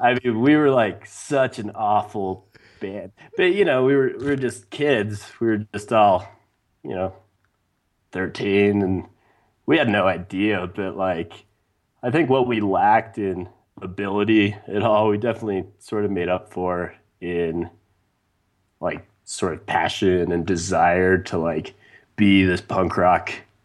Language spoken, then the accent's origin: English; Wyoming, United States; You know, growing up in Wyoming, you don't have the most exposure, I think, to popular culture.